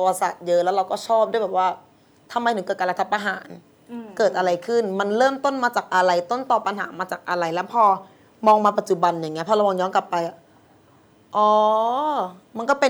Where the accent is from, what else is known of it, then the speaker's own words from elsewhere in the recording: Bangkok, Thailand; กรุงเทพนี่เป็นคนกรุงเทพค่ะ